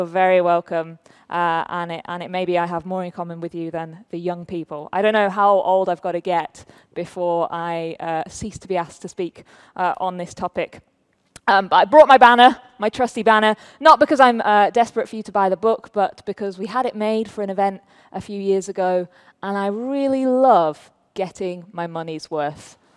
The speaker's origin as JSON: {"language": "English", "region": "North West England", "country": "United Kingdom", "tie": "born or raised there", "lives_now": "London, United Kingdom", "said": "I grew up in Lancashire for the most part, but now live in southwest London in a place called Chessington."}